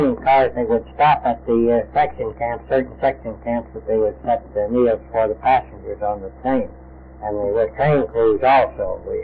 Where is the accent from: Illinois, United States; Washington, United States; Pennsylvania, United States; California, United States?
Washington, United States; Bellingham; also born or lived in Chehalis; Well, I was born in Chehalis, Washington. My parents were also born there